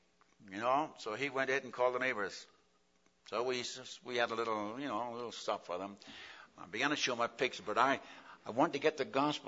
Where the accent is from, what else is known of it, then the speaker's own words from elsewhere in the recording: West Coast, United States; Now, I'm from the West Coast. Of course, that's God's country, you know that. West of the Cascades.